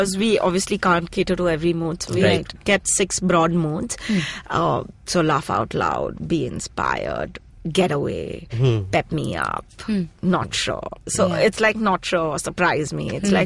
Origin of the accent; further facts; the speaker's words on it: Kolkata, West Bengal, India; I'm from Calcutta, by the way.